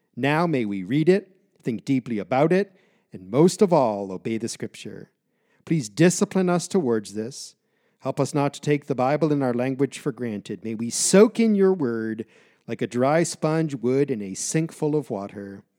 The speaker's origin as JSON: {"language": "English", "country": "United States", "said": "I'm from the United States, but I have lived overseas many years."}